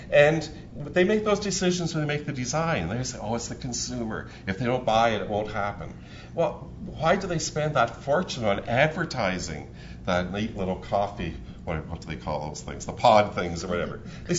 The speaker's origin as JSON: {"language": "English", "country": "Canada", "said": "I have to let people know I'm from Canada, so any biases that pop out there."}